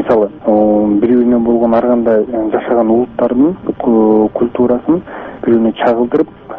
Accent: Bishkek, Kyrgyzstan; мен Бишкектен болом.

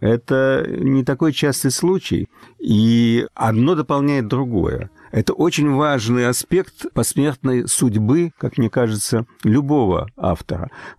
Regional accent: Russia; moved away as an adult; now in United States; Мы уехали из Советского Союза, из тогдашней России, в общем, уже сложившимися людьми. То есть я прожил 30 с лишним лет в Советском Союзе. На сегодняшний момент я уже почти 40 лет прожил в Соединенных Штатах.

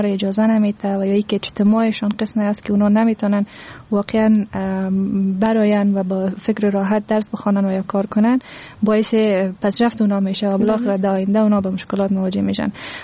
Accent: Afghanistan; ما افغان هستیم،

